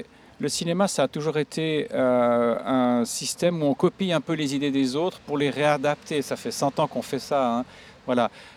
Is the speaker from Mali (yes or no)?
no; Switzerland; c'est moi, je viens de Suisse